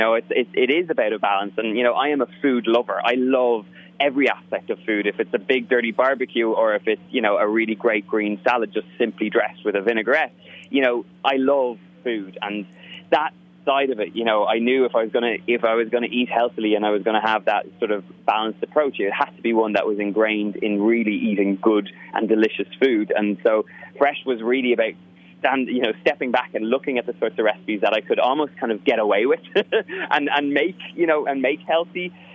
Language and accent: English; Ireland; as an Irish person, you instantly cringe when you hear those words